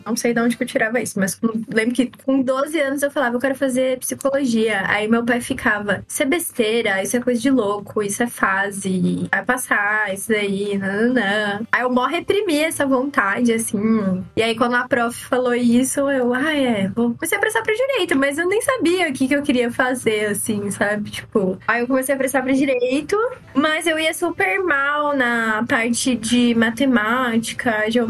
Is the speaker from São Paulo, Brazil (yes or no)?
yes; São Paulo, Brazil; Que eu sou da Baixada Santista, né?